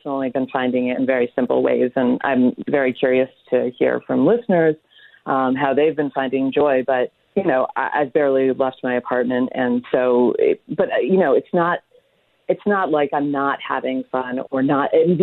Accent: New York, United States; But as a New Yorker, I was always going out to eat or ordering delivery.

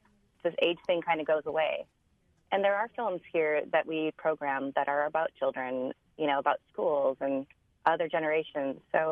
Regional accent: Midwest, United States; And maybe it helps that I grew up in the Midwest as well.

